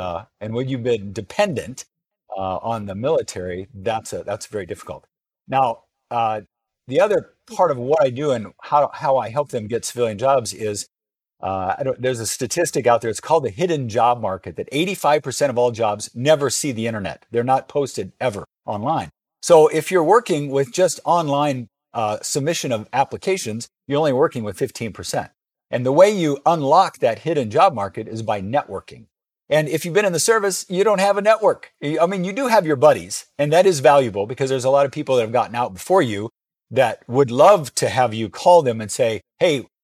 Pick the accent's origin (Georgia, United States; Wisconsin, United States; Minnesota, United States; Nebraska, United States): Nebraska, United States; Wayne; I went in the Navy when I was 17, born and raised in Wayne, Nebraska.